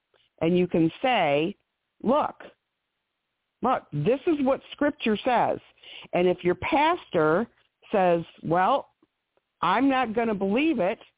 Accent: United States; I was raised in the United States all my life. English is not my second language.

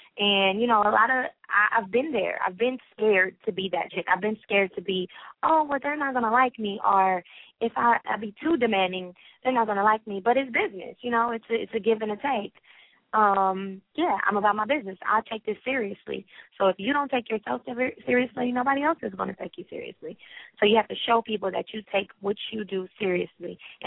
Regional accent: Los Angeles, California, United States; You know, so it's like, I'm from Watts, so people don't. They're like, people don't look like that in Watts.

